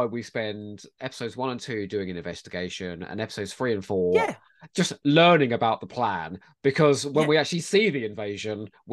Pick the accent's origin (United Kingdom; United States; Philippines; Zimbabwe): United Kingdom; South East England; I'm from Sussex, Simon.